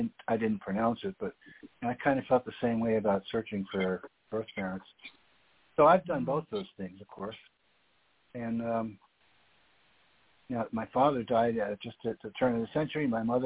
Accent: Manhattan, New York, United States; born there; I was born in Manhattan at 9:03 in the morning

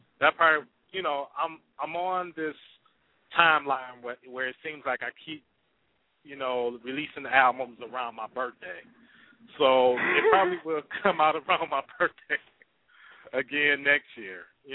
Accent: Detroit, Michigan, United States; I'm from Detroit.

